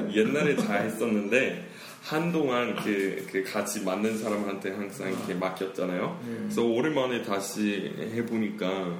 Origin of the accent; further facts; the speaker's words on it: Denver, Colorado, United States; Korean is a second language; also born or lived in Orange County, California; 근데 어릴 때 제가 바다 쪽에 살았었어요. 물론 제가 원래 고향은 덴버였는데 초등학교 4학년, 4학년, 5학년 제가 오렌지 카운티에 살았었어요.